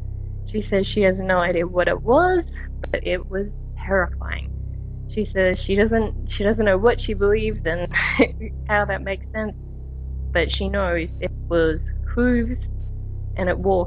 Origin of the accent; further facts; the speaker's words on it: Australia; I'm from Australia.